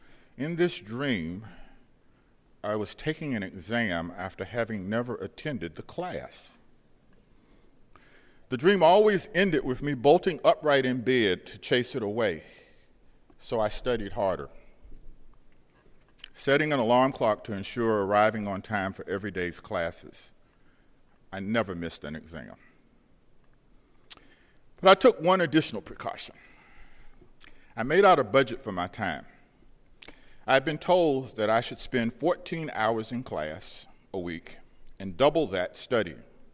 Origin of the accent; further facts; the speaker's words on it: Charlotte, North Carolina, United States; David Lawrence, then editor of the Charlotte Observer, offered me a job as a night police reporter on my hometown newspaper.